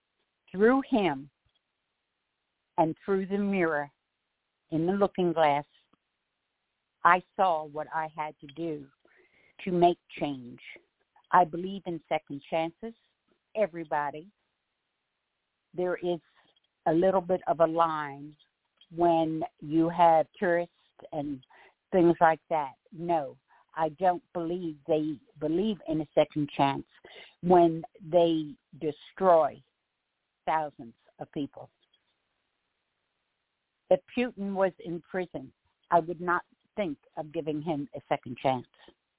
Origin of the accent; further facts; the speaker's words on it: Pennsylvania, United States; I am formerly from Pennsylvania.